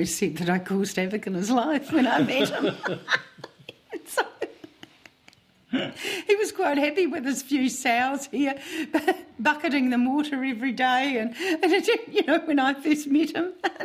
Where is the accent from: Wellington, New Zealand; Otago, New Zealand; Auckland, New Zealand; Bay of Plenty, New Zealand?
Auckland, New Zealand; now in South Canterbury, New Zealand; I was originally from Auckland. I was born in Auckland, lived all my life in Auckland.